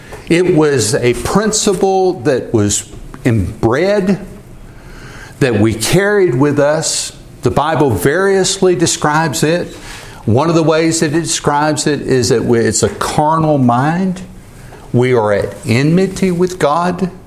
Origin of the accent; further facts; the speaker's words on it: the South, United States; I grew up in the South. Many of you grew up in the South. I've heard this all my life.